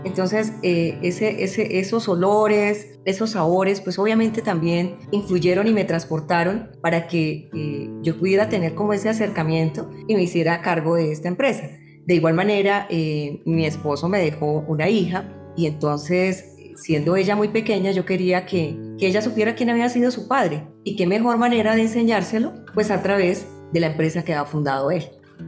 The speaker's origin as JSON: {"language": "Spanish", "town": "Villeta", "region": "Cundinamarca", "country": "Colombia", "lives_now": "Bogotá, Colombia", "said": "soy ciudadana villetana y radicada acá en Bogotá."}